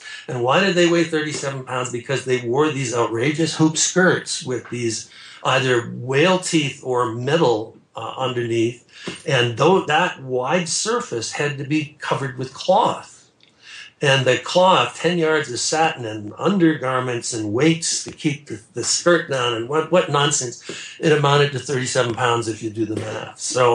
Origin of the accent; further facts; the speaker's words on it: Canada; yes, I was raised in Canada, so I'm born and raised, so I'm sort of a Commonwealth citizen